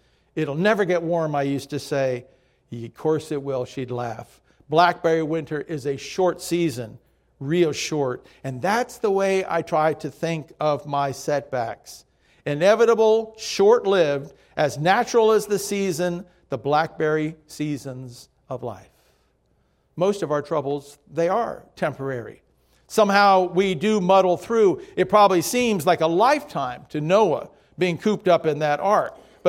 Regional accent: Miami, Florida, United States; I grew up in Miami. Spring was, well, every day.

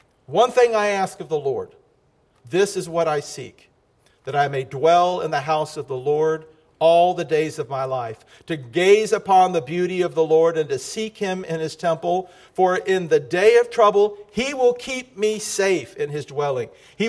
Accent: Miami, Florida, United States; Now, I grew up in Miami. Not a lot of snow, right?

